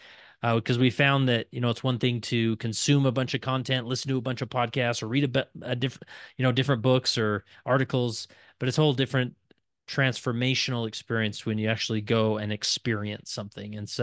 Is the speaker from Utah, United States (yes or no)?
yes; West Valley City, Utah, United States; So I'm born and raised in Utah, in West Valley City, Utah, just the west side of Salt Lake